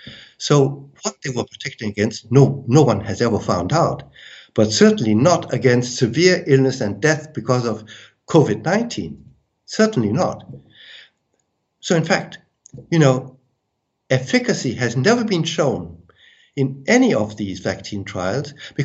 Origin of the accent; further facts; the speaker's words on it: United States; born there; I was born in America, okay?